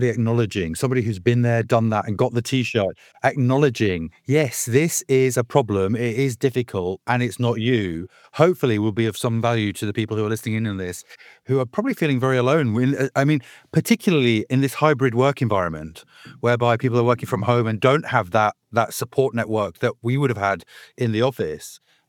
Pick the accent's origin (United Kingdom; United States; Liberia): United Kingdom; Now, as a Brit, I look at the US and North American media